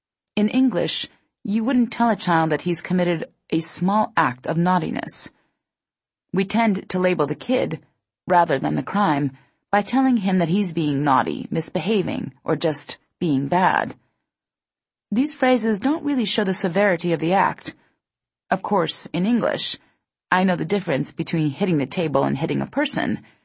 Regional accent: United States; accent: American; I can hear my American accent and the way I stumble over the odd word.

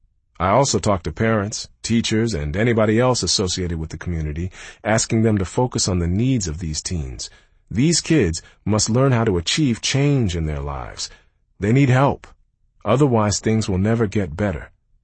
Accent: Detroit, Michigan, United States; I knew from my own experiences growing up in Detroit that scores didn't always reflect how smart people are.

